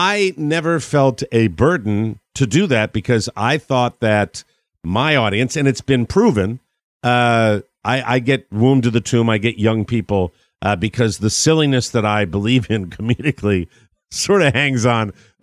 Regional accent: Glastonbury, Connecticut, United States; Last night I go to my Glastonbury High School reunion page because they're having a 60th party down in my hometown in July 20th.

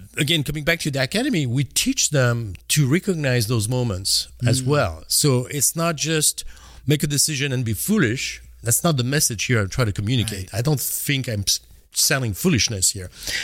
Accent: French Alps, France; I grew up in the Alps. Now we know for a fact that I'm French.

